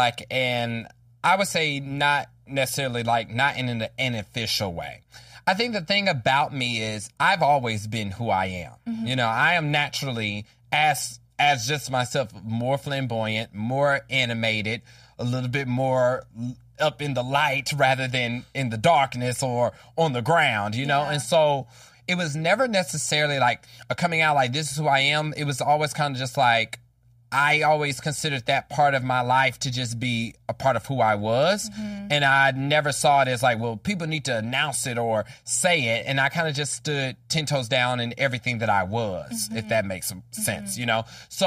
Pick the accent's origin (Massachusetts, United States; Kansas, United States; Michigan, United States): Kansas, United States; And I grew up in Wyandotte County, which is one of the poorest counties of Kansas, but also the most urban.